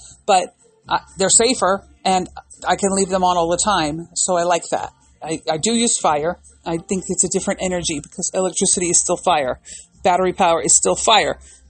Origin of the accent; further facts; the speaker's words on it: United States; We're American. We do what we like.